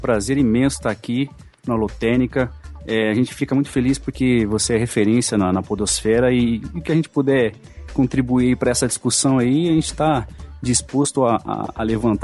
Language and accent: Portuguese; Maringá, Paraná, Brazil; Bom, eu sou de Maringá, no Paraná, né, interior aqui do Paraná, terceira cidade do Paraná em população.